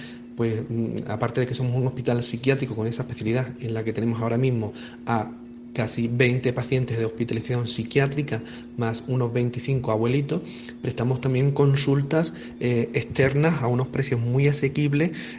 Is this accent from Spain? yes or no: yes; Llerena, Extremadura, Spain; now in Mérida, Venezuela; soy natural de Llerena, en Badajoz, y actualmente soy el director del Hospital San Juan de Dios de los Hermanos Franciscanos de Cruz Blanca, aquí en Mérida, en Venezuela.